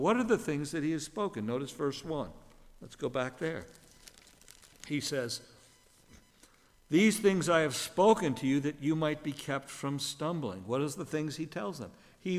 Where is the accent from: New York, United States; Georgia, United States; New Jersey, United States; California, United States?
New Jersey, United States; Now, I have a confession to make before I answer to the question. I'm from New Jersey.